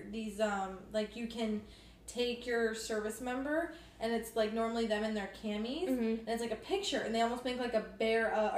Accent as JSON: {"language": "English", "region": "Ohio", "country": "United States", "tie": "born or raised there", "said": "Like I grew up in Ohio my entire life."}